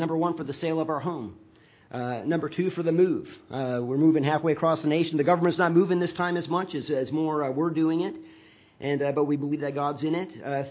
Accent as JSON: {"language": "English", "region": "North Dakota", "country": "United States", "tie": "born or raised there", "said": "a decision that we've made to move back to my home state of North Dakota."}